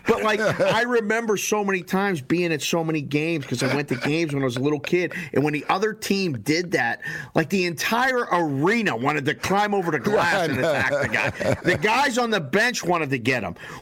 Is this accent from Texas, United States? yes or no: no; Pittsburgh, Pennsylvania, United States; I grew up in Pittsburgh, but I know Stan Smeal.